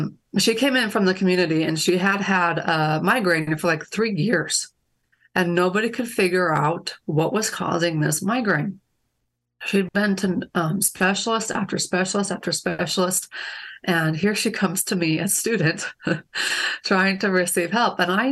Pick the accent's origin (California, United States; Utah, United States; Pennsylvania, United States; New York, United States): Utah, United States; Yeah, so I grew up in Utah.